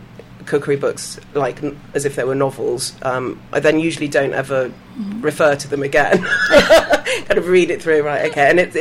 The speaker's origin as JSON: {"language": "English", "country": "Belgium", "tie": "born or raised there", "said": "I think growing up in Belgium as well, I went to the European school, so it had 10 different language sections."}